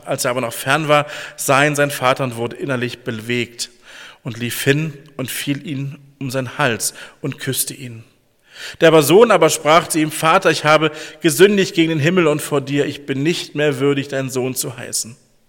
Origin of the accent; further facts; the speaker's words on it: Dillenburg, Hesse, Germany; ich komme aus Dillenburg-Manderbach. Bin dort verheiratet mit Julia.